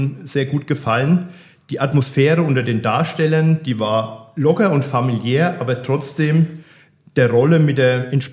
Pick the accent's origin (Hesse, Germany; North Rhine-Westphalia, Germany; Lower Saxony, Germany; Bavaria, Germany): Bavaria, Germany; Bad Kissingen; born there; Ich bin auch gebürtiger Kissinger. Bald werde ich 50 und ich wohne mit meiner Frau und unseren drei Kindern in Garitz.